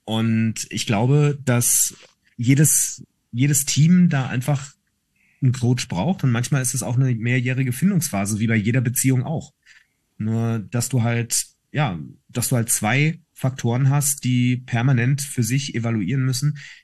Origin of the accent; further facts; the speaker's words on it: Hesse, Germany; ich bin Hesse.